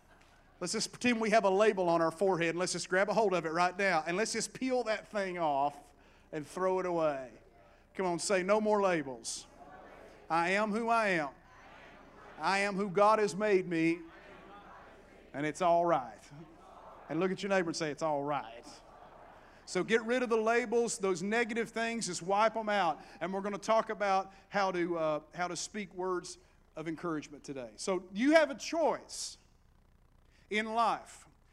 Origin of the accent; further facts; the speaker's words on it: Appalachia, United States; accent: Appalachian; And I always felt I had an impediment with me, and that's my heavy Appalachian accent. It's a lot better now than it used to be.